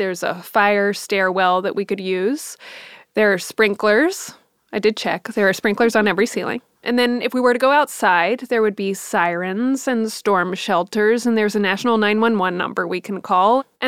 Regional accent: Dallas, Texas, United States; Yep, I'm from Dallas, so I'm always, you know, keeping up on my Dallas news.

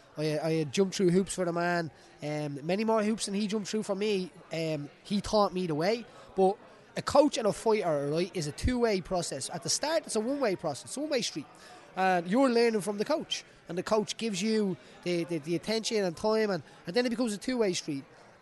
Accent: Dublin, Leinster, Ireland; We're all from Dublin. We're not stupid.

